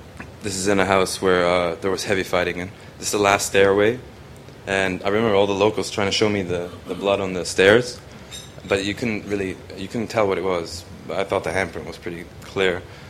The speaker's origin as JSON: {"language": "English", "country": "Hong Kong", "tie": "born or raised there", "lives_now": "Canada", "said": "maybe I grew up in Hong Kong and we don't see that many crazy people"}